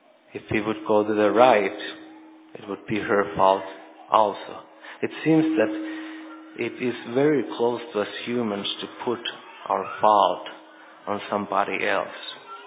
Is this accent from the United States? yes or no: no; Finland; Reminded me a lot about my home country, Finland.